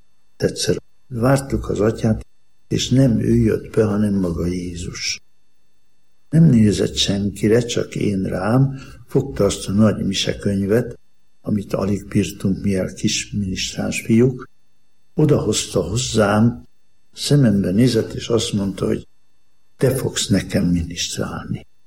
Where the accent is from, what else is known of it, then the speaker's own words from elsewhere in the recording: Almásfüzítő, Komárom-Esztergom, Hungary; A Dunaparton születtem almásfüzítőn, és akkor az még gyönyörű volt a környéke, környezete.